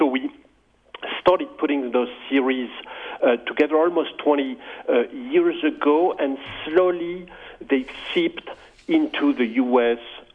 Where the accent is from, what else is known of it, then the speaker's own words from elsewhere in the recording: France; So I grew up in France, and I started studying mathematics